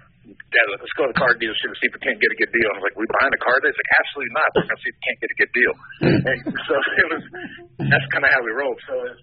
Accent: Wichita, Kansas, United States; So I grew up around Wichita, Kansas, and we were used to getting massive, like, 3-mile-wide tornadoes

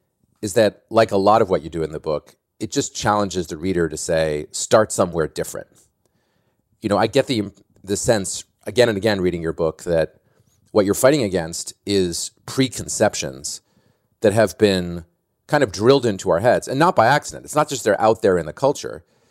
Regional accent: Boston, Massachusetts, United States; You know, I'm from Boston and grew up as a big Celtics fan.

